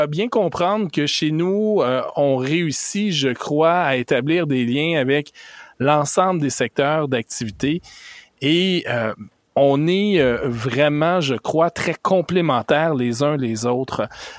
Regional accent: Quebec, Canada; qui n'ont peut-être pas été exploitées de la même manière chez nous au Québec.

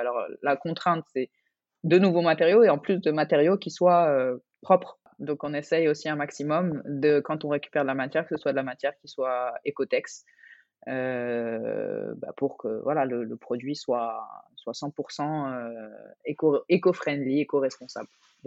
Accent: Morocco; French is a second language; moi, en tant que Marocaine, je suis fière de pouvoir me dire que voilà, les gens portent à l'étranger des produits marocains

